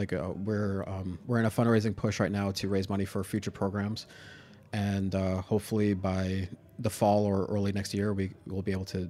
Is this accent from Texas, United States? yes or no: no; Staten Island, New York, United States; So I grew up in Staten Island and very high Italian community out there.